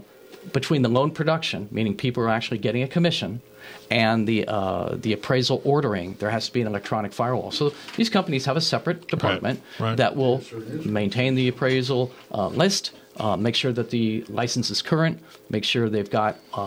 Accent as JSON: {"language": "English", "region": "California", "country": "United States", "tie": "born or raised there", "said": "I grew up in Marin. I have no problem going to Sausalito or Bolinas"}